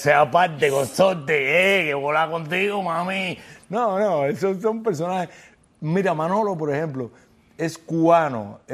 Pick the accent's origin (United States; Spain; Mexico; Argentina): Argentina; Perdóname, yo soy argentino